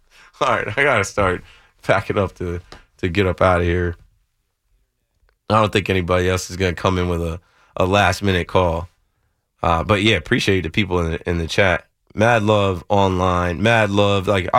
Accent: New Jersey, United States; And I'm from Jersey, the Red Bulls play in Jersey. And they're literally just a PATH train ride away from me.

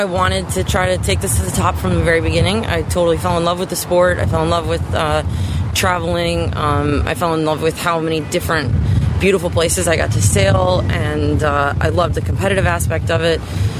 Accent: Wilmette, Illinois, United States; I'm from Wilmette, Illinois, and I sail the 49er FX.

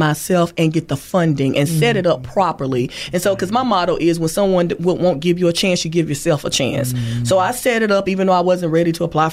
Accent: Thomasville, United States; Two graduates of Thomasville High School, again, my hometown.

